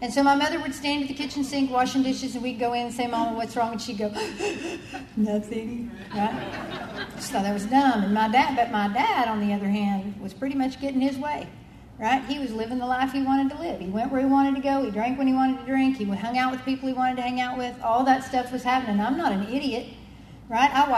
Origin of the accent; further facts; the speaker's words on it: Austin, Texas, United States; Now, I grew up in Austin, Texas in the late 60s and 70s, and when my folks went out, we went with them.